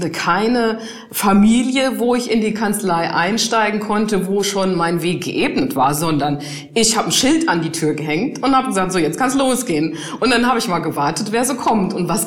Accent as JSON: {"language": "German", "town": "Giessen", "region": "Hesse", "country": "Germany", "tie": "born or raised there", "said": "dann nur in meiner Heimatstadt Gießen."}